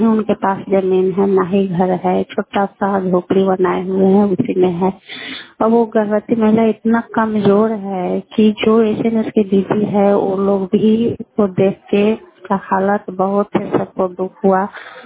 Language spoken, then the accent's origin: Hindi; Anwarpur, India; और मैं लालगंज प्रखंड के अनवरपुर गांव के निवासी हूं।